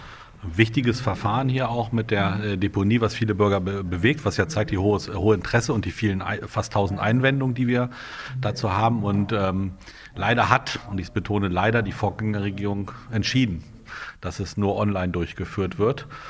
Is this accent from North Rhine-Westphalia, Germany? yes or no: no; Holzminden, Lower Saxony, Germany; Ich komme ja aus Holzminden, also ich kenne von der anderen Seite des Eeds und ich weiß, wie wichtig dieser Naturraum ist.